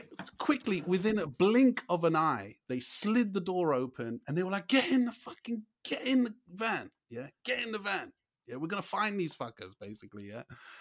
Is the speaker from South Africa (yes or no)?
no; England, United Kingdom; No, we're all English, yeah?